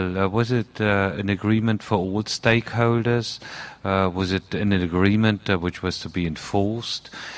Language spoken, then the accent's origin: English; Germany; English is a second language; from the Federal Republic of Germany.